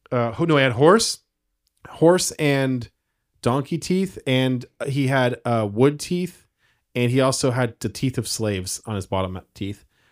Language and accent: English; United States; Yeah, yeah. I'm American, so...